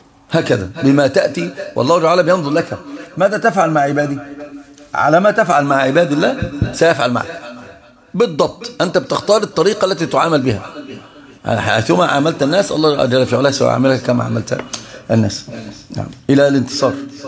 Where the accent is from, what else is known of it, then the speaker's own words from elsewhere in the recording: Egypt; عندنا في مصر عندهم أمثال لها تدخل حكم فيها